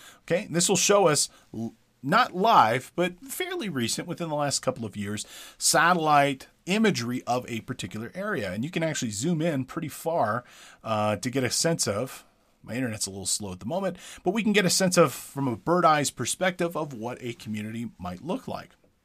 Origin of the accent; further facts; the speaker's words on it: Big Bear Lake, California, United States; I'll show you my hometown of Big Bear Lake, California.